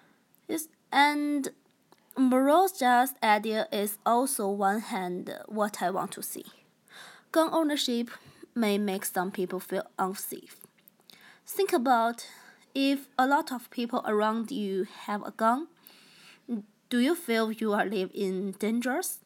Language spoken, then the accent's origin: English; China; I come from China.